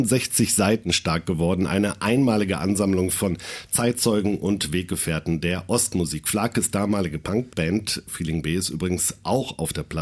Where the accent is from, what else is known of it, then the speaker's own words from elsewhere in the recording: West Germany, Germany; Ja, also für mich als Wessi, ich hätte es nie vermutet